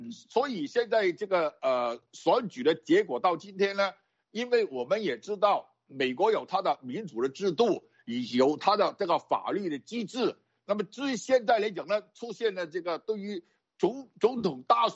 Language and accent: Chinese; Hong Kong; 作为香港人